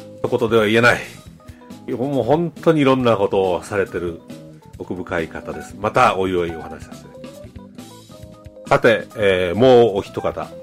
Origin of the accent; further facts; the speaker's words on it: Kyoto, Japan; 地元京都の建設屋の目から見た元気なまちづくり